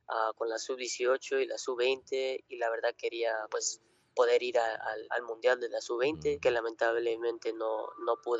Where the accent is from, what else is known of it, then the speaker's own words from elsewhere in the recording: New Jersey, United States; Tengo unos tíos allá también de donde yo soy, en New Jersey, que son salvadoreños también.